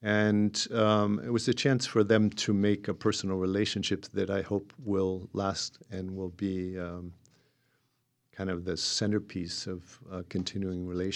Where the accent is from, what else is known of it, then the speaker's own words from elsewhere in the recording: Pennsylvania, United States; also born or lived in India; now in Ashland, United States; I grew up back east in Pennsylvania, and I moved to Ashland in 1989. I've traveled a lot in my life. I lived in India for many years